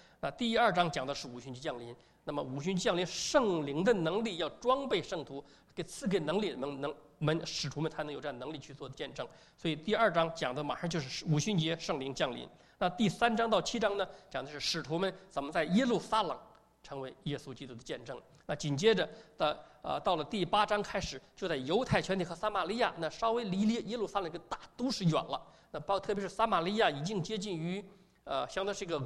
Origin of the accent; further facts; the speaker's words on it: China; 那犹太人的观念跟我们中国人很相信，比那种东方文化。